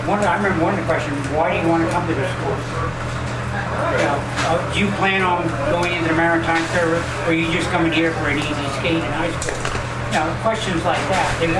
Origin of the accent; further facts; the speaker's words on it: New York City, New York, United States; I grew up in Dog's Neck. You could walk up to Tremont Avenue, take the bus to Westchester Square